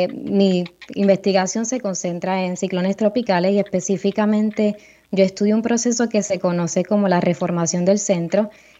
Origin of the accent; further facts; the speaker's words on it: Comerío, Puerto Rico; also born or lived in Mayagüez; Sí, yo soy natural del pueblo de Comerío, allá me crié y fui a la escuela pública desde elemental hasta la escuela superior allá en Comerío. Después me fui a Mayagüez a estudiar física teórica y meteorología.